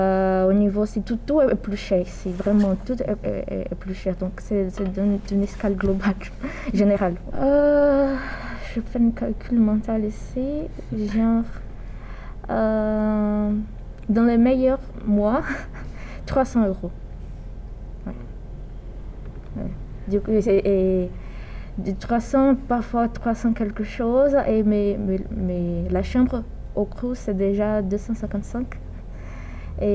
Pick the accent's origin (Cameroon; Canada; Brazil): Brazil; J'ai 20 ans. Je fais L2 en psychologie à l'Université de Tours. Je suis brésilienne.